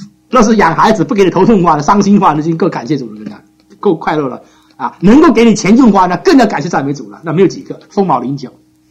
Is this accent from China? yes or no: yes; China; 那么我们中国人的观念说“养儿防老，积谷防饥 ”